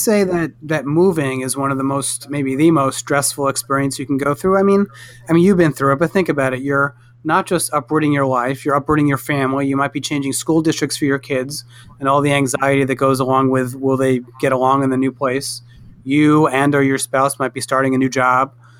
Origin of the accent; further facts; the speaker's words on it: New York, United States; You know, growing up in New York, I was a renter for a very long time, and bought a house.